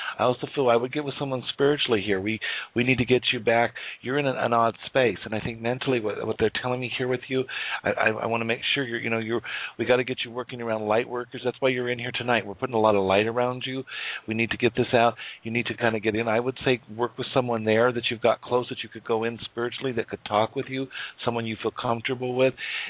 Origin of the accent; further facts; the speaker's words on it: United States; Now, and I am Native American.